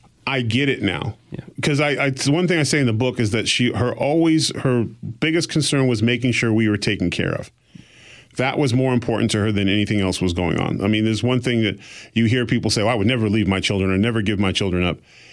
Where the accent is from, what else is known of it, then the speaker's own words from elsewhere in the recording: Exeter, New Hampshire, United States; born there; And I was born in Exeter, New Hampshire